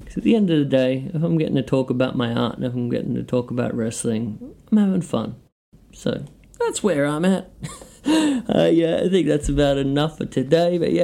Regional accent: Brisbane, Queensland, Australia; my hometown of Brisbane

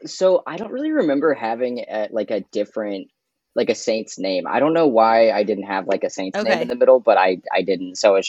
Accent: Savannah, Georgia, United States; also born or lived in Syracuse; So I was born in Syracuse, New York, but I was mostly raised in Savannah, Georgia.

